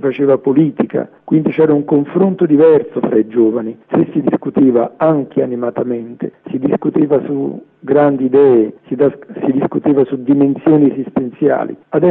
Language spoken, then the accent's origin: Italian; Southern Italy, Italy; Io vengo dal meridione d'Italia